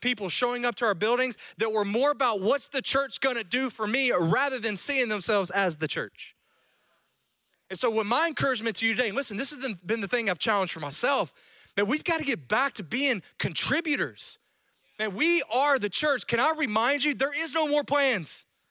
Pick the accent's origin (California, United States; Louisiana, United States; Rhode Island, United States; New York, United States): Louisiana, United States; I'm a redneck from Louisiana. I drive a jacked up truck